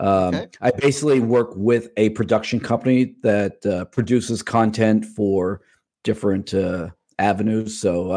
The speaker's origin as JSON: {"language": "English", "town": "Springhill", "region": "Nova Scotia", "country": "Canada", "tie": "born or raised there", "said": "I'm originally from Spring Hill, Nova Scotia. Lived there until I was graduated high school. I knew right away as soon as I graduated I was going to move to Halifax."}